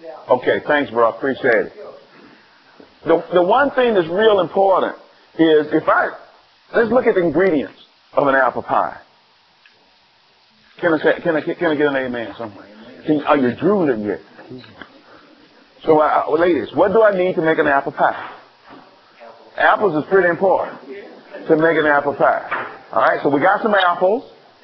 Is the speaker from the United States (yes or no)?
yes; the South, United States; I grew up in the South, S-O-U-F-F. Still don't like pie.